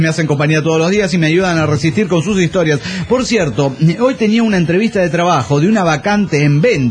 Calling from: Denver, United States; de Denver, Washington.

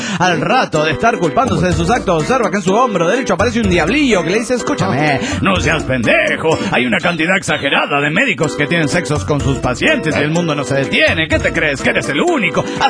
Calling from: Cochabamba, Bolivia; de Cochabamba, Bolivia.

